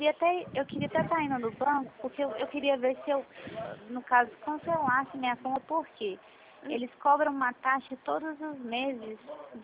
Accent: Ouro Preto, Minas Gerais, Brazil; E no caso, eu indo na agência de Ouro Preto mesmo, que a gente é de Ouro Preto, né?

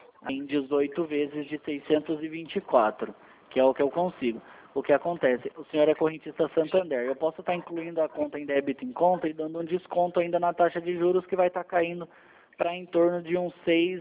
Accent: Alumínio, São Paulo, Brazil; Não, eu sou de Alumínio aqui em São Paulo.

